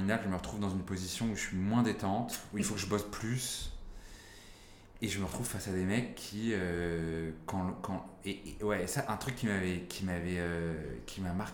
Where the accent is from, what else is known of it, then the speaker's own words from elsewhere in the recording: Brittany, France; quitte la Bretagne, je suis trop content.